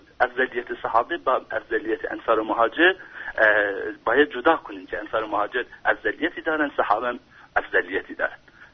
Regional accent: Iran; ما ایرانی هستیم و بی ایرانی بودنمون هم افتخار میکنیم

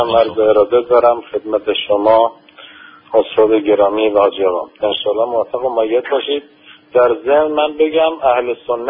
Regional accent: Iran; من به عنوان یک اهل سنتی که در ایران بالاخره به دنیا اومدم، در اینا هم رشد کردم و بزرگ شدم و مذهب اصلی من مذهب حنفیه.

